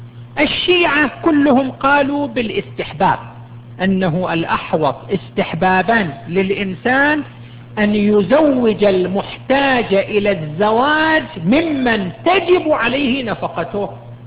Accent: Qatif, Eastern Province, Saudi Arabia; عندنا الآن في صفوة، عندنا في سيهات، عندنا في القطيف

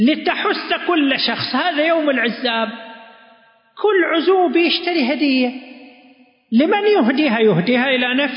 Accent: Saudi Arabia; عندنا في المملكة العربية السعودية

